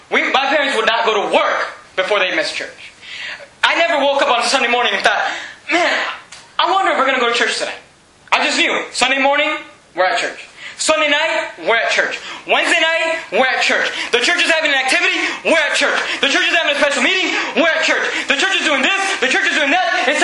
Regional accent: Venezuela; I was born in Venezuela, and that's a big baseball country.

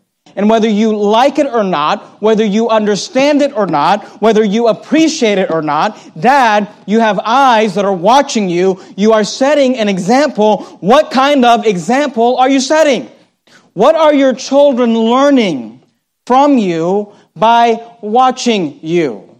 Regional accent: Hayward, California, United States; when I was growing up, we were pretty poor. We grew up in Hayward, California, and we lived in just a little, for many years

